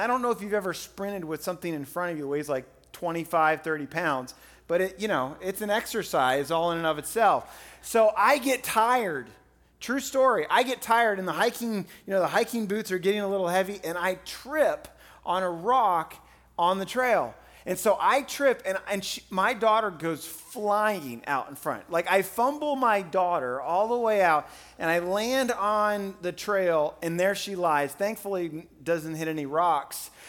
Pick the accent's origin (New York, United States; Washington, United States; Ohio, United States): Ohio, United States; I'm from Ohio, and I've lived in different states in our country.